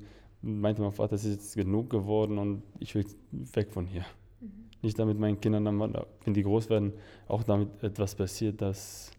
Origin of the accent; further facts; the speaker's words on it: Germany; moved away; Ich bin ja quasi in Deutschland groß geworden, meine Kindheit habe ich dort verbracht.